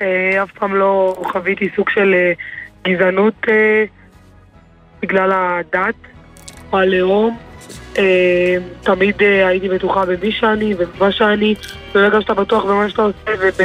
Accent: Jerusalem, Jerusalem District, Israel; אני ירושלמית במקור, שזו עיר מאוד מעורבת, אם זה יהודים, אם זה נוצרים, אם זה מוסלמים

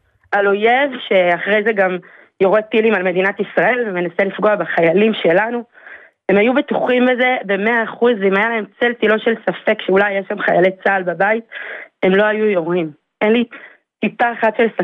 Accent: Karnei Shomron, West Bank, Palestine; גדלנו בקרני שומרון.

